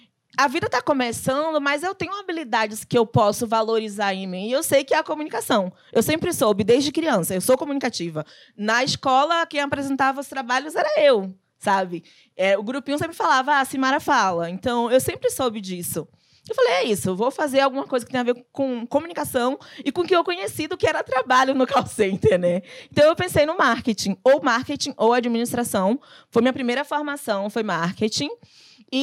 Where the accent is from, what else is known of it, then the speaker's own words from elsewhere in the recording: Alagoinhas, Bahia, Brazil; Eu sou do interior de Alagoinhas, que chama minha cidade, na Bahia.